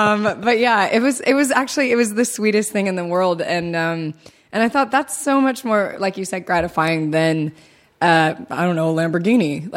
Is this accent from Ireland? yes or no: yes; Ireland; I'm Irish.